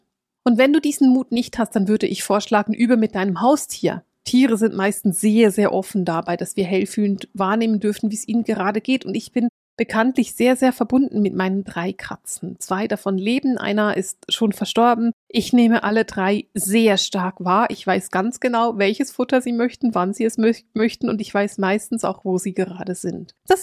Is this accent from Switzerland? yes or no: yes; Bern, Switzerland; ich bin in Bern aufgewachsen und ich liebe diese Stadt.